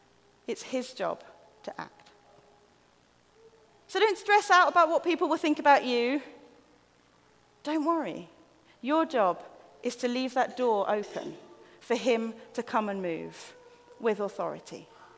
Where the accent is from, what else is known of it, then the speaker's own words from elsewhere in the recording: East of England, United Kingdom; I'm from East Anglia. I'm from a road where tarmac was an optional extra by the end of the road.